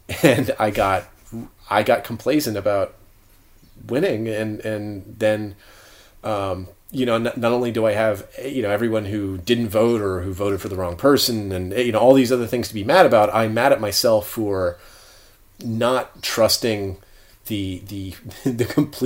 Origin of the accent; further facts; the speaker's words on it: United States; As an American, it's just the beef must flow, I guess.